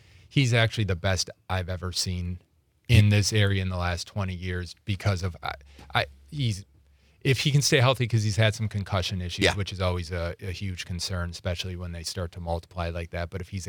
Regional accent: Washington, District of Columbia, United States; You know, the guys from the Washington Post, because I grew up

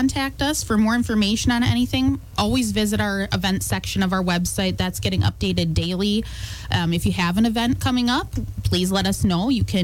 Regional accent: Wisconsin Rapids, Wisconsin, United States; now in Park Falls, United States; Yeah, so I have lived in Park Falls since 2017. My husband and my dogs and I call it home here. I'm originally from Wisconsin Rapids.

